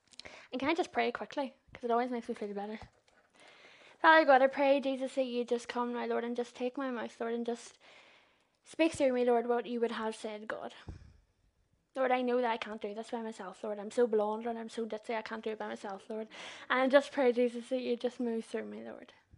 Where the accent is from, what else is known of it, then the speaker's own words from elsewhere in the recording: Dromore, Northern Ireland, United Kingdom; I'm 20, and as John said, I'm from Dromore.